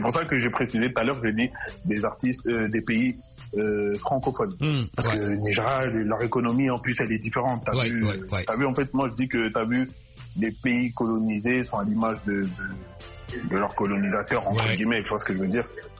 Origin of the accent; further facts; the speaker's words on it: Côte d’Ivoire; au début, dans les pays africains, les Ivoiriens, on était l'une des plateformes, des plaques tournantes de la musique